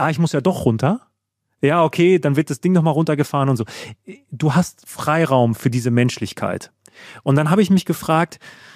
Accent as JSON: {"language": "German", "country": "Germany", "said": "ich bin Deutscher, ich bin Korinthenkacker, ich denke deutsch, ich träume deutsch und ich bin auch von meinem ganzen Habitus deutsch"}